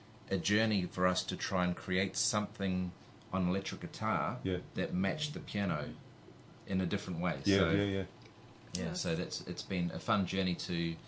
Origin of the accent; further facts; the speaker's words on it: New Zealand; being a Kiwi bloke and always suppressing.